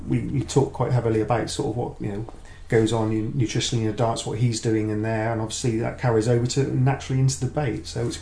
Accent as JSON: {"language": "English", "town": "Bristol", "region": "South West England", "country": "United Kingdom", "tie": "born or raised there", "said": "So I was quite fortunate growing up in Bristol."}